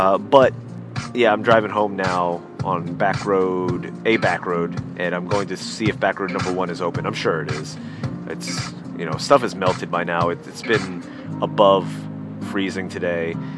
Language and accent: English; Pennsylvania, United States; Like, I grew up in Pennsylvania where just it snowed and it was awesome. And, you know, in Maryland, there's not much snow.